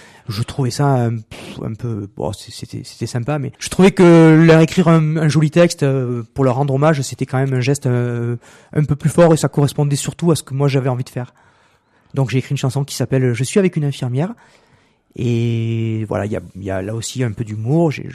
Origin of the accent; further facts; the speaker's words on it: Marseille, Provence-Alpes-Côte d'Azur, France; Comme vous le disiez, je suis marseillais